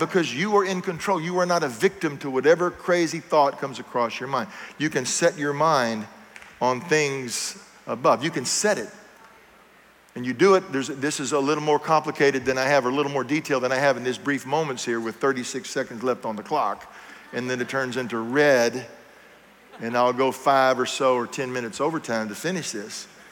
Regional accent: United States; I'm American, so they already thought I was crazy there in Paris.

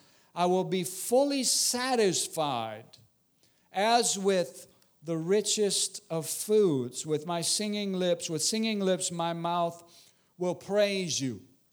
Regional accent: Minnesota, United States; also born or lived in Costa Rica; I'm originally from Minnesota. Sometimes I lived in Costa Rica for 12 years. My wife is from Honduras, and I preach a lot in Spanish, and sometimes it just comes out in Spanish.

